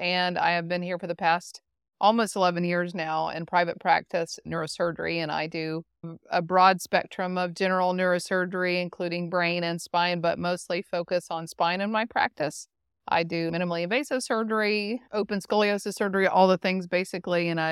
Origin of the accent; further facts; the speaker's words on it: Gainesville, Georgia, United States; I am born and raised in Gainesville, Georgia. I went to school all in Georgia